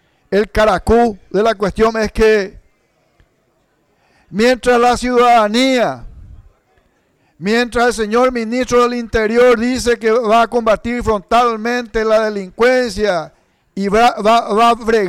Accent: Paraguay; somos paraguayos en primer lugar y segundo, creemos en Dios Todopoderoso

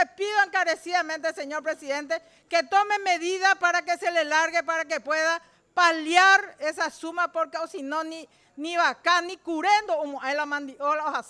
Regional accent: Paraguay; ya es hora de despertarnos como paraguayos

